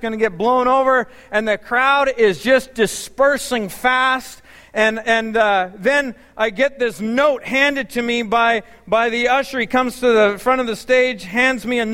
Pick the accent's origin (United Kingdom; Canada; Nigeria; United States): Canada; I don't like confrontation, and I'm too Canadian sometimes.